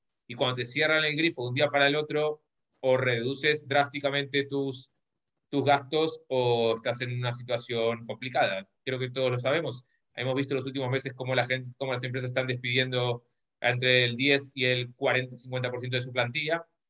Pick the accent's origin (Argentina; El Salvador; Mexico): Argentina; now in Spain; Como les decía, soy argentino, vivo en España hace 15 años.